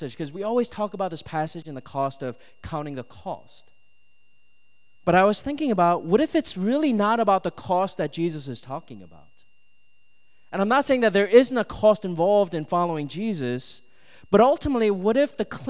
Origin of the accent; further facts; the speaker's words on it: Minnesota, United States; Like for me, I grew up in Minnesota, so I grew up in the Midwest.